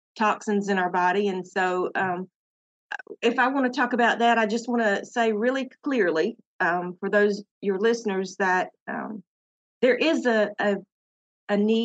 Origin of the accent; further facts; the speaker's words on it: Dublin, Georgia, United States; now in Lilburn, United States; So I am a true Georgia peach. I was born and raised in Dublin, Georgia.